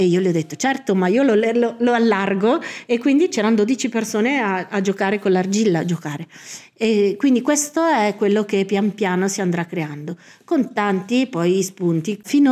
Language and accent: Italian; Lombardy, Italy; In realtà noi che veniamo dalla Lombardia, per noi è tantissimo